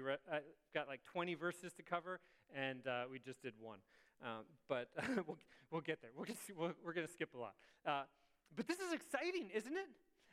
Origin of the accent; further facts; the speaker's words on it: Chicago, Illinois, United States; I grew up in the city of Chicago, and there was a group of, I grew up in a very Korean neighborhood